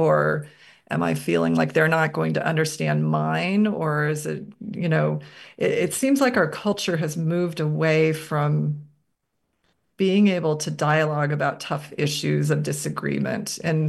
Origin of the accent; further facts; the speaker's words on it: Midwest, United States; I was so socialized to believe I had to eat them, that I grew up in the Midwest, this is what you do.